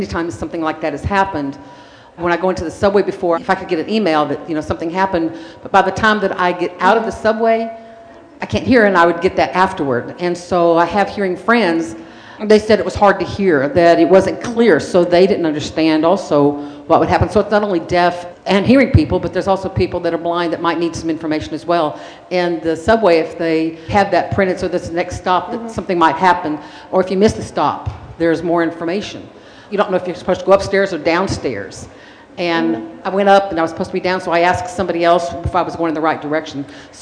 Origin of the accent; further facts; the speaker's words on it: New York City, New York, United States; I'm from New York City. I've been through 9/11. Through the blackouts.